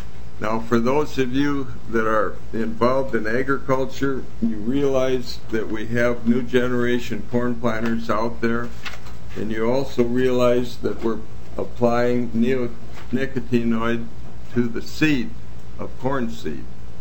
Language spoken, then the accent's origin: English; Cresco, Iowa, United States; I'm from Cresco, Iowa.